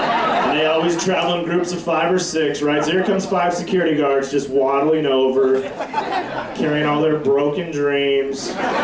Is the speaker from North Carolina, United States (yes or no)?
no; Wyoming, United States; I'm like, I'm from Wyoming, sir.